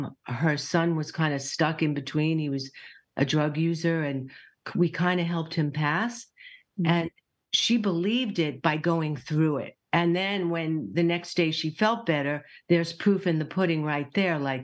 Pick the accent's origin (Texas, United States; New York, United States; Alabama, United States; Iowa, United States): New York, United States; and I love that I'm a New Yorker because yeah. I really want to keep it real.